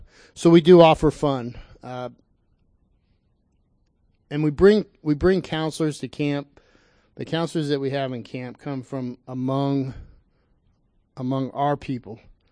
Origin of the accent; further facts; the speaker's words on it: Texas, United States; I am from Texas, and so I know this is going to be very rude, but if I'm not back in Houston by 2 o'clock for Mother's Day, I'll never be able to talk in front of you.